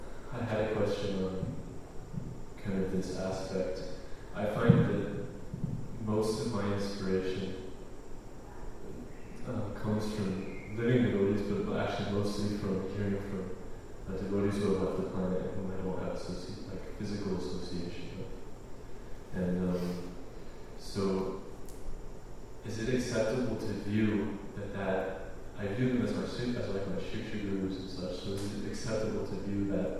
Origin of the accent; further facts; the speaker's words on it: Denver, Colorado, United States; I'm also coming from Denver.